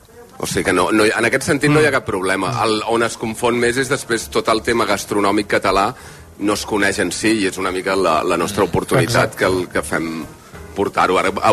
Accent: Mataró, Catalonia, Spain; Soc de Mataró. I el producte del Maresme surt molt bo.

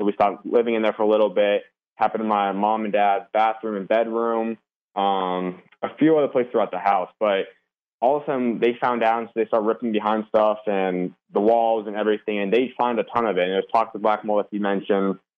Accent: Arizona, United States; Yeah, so like I said, I grew up always born and raised in Arizona. My family, my mom's from Minnesota, my dad's from Kansas.

